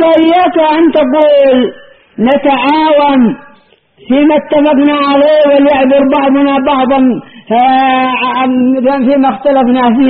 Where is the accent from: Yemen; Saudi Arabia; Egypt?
Yemen; وهذه أعظم ضربة للحزبيين عندنا في اليمن.